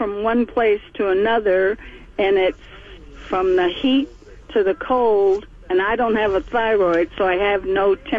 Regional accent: Connecticut, United States; Well, I'm in my 80s. I grew up in Connecticut. We never had air conditioning. We didn't even have fans in the house. So moving down.

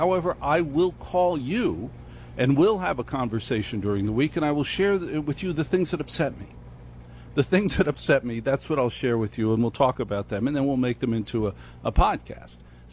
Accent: New Jersey, United States; born there; Now, I wasn't born 2 days ago, and I was born in Jersey, so I'm suspicious of anything like that.

